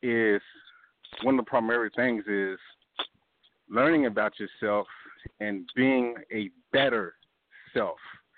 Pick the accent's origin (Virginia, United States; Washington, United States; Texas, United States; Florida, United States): Texas, United States; Austin; My wife is from California. I'm from Austin, Texas.